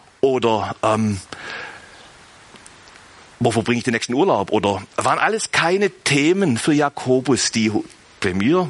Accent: Germany; Ey, sind wir Deutsche gelegentlich kompliziert

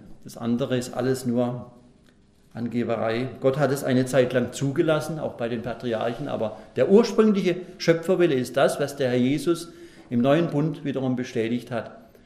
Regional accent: Pforzheim, Baden-Württemberg, Germany; In meiner Heimatstadt Pforzheim hat man die alten Bauten nicht mehr errichtet.

